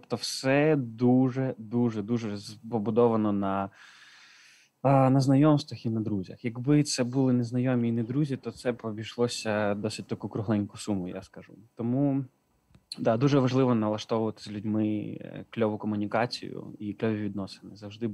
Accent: Khotyn, Chernivtsi Oblast, Ukraine; accent: surzhyk; Але я з Хотина, це Чернівецька область, тут у нас таке стабільно, так що я вже дуже довгий час тут.

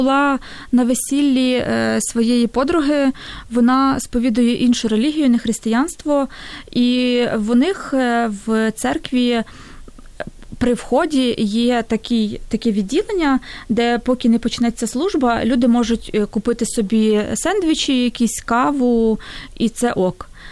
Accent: Western Ukraine, Ukraine; я з Західної України, в нас там

